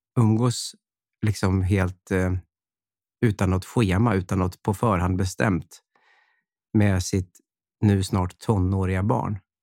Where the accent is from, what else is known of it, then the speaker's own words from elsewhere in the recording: Höllviken, Skåne, Sweden; Som jag gjorde när jag var liten och spelade in kassettband hemma i Hökviken.